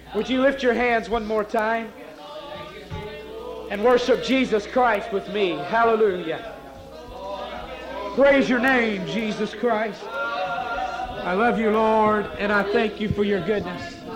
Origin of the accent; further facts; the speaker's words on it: Blytheville, Arkansas, United States; also born or lived in Mississippi; I'm from Blytheville, Arkansas. I was born in the state of Mississippi, raised in the state of Arkansas, and I've lived my entire life in a state of confusion